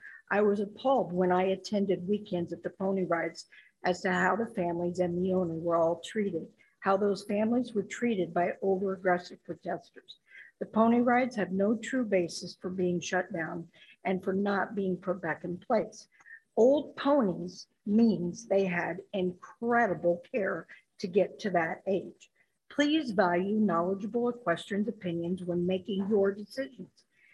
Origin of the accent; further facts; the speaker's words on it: Culver City, California, United States; born there; My family used to have a Red Riding stable before I was born in Culver City.